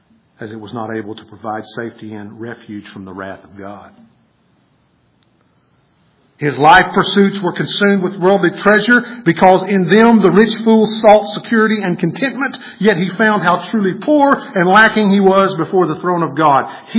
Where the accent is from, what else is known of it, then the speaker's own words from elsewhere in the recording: United States; we as an American society have many things and access to wealth